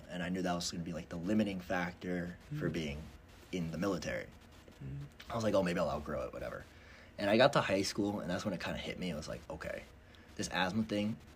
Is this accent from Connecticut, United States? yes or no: yes; Seymour, Connecticut, United States; now in Farmington, United States; So I grew up in Seymour, Connecticut, mm-hmm. And we're in Farmington, Connecticut right now, so pretty close by. Spent my whole life in Seymour and didn't move.